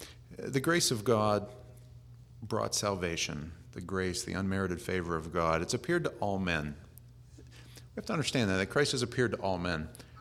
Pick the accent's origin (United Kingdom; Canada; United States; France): United States; born there; And the only reason that I know because I was born in America.